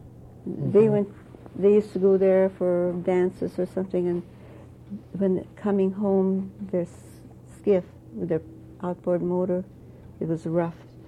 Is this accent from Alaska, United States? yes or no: yes; Afognak, Alaska, United States; born there; now in Seattle, United States; I was born in Afognak, Alaska, in a little house next to my grandmother, Gladys's mother.